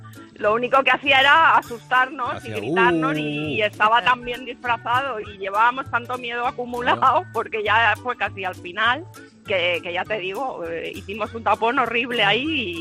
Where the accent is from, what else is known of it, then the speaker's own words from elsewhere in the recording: Alicante, Valencian Community, Spain; Somos todos de Alicante.